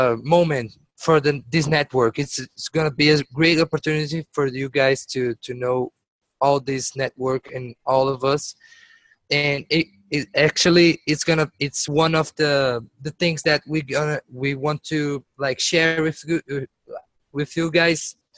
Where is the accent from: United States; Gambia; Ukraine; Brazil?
Brazil; Brasilia, Federal District; And yes, it's gonna be in Brasilia, which is my hometown.